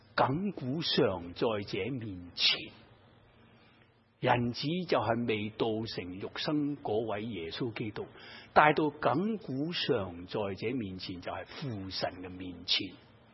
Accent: China; 唔系话我哋中国人长衫马褂而可能啊

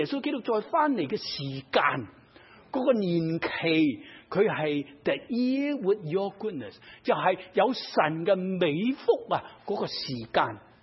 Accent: China; 古代好似我哋中国人系为农嘅

